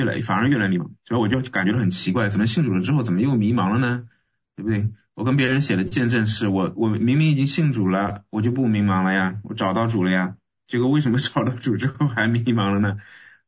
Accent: Jiangsu, China; also born or lived in Hainan; 因为我当时大学非常远，我老家是江苏的，但是我大学在海南

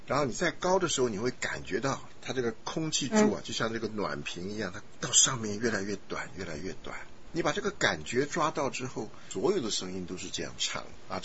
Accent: China; 或者我们中国人讲什么小腹丹田之气一点关系都没有

